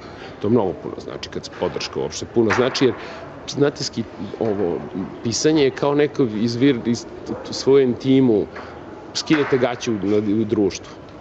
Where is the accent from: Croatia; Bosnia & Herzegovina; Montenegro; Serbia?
Serbia; ja kažem iz Srbije, odnosno iz Jugoslavije